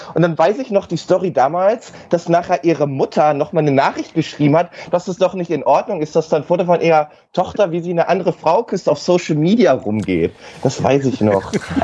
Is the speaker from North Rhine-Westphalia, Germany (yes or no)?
yes; Münster, North Rhine-Westphalia, Germany; Wir beide als Münsteraner.